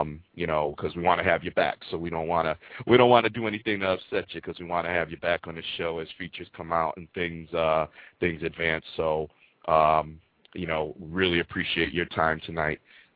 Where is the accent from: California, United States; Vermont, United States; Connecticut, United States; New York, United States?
Connecticut, United States; Bristol; See, I grew up in Bristol, Connecticut, home of ESPN.